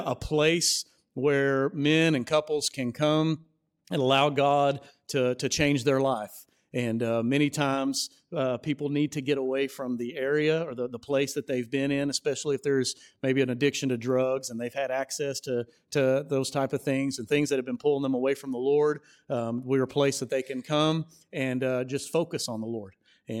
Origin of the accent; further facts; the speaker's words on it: Arkansas, United States; born there; This is back before my time, before I was even born. And I was born in 1982 in Arkansas.